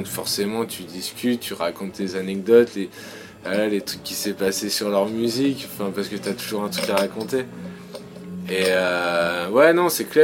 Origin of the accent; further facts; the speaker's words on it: Nancy, Grand Est, France; donc on est de Nancy, nord-est